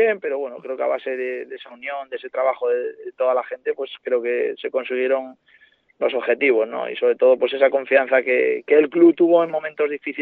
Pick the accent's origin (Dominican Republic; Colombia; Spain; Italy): Spain; Asturias; Lo único que te puedo decir que soy de Asturias